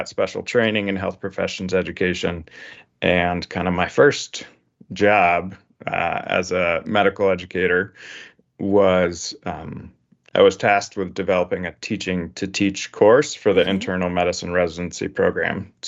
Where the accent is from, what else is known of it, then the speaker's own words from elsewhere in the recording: Ohio, United States; When I was growing up, my dad was a biology professor at Ohio State University. So I grew up in Ohio